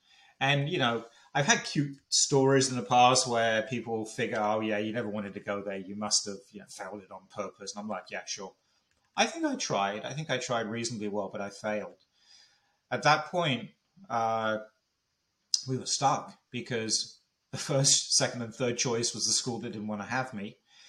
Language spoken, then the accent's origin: English; London, United Kingdom; So I grew up in Northwest London, and it was a good childhood.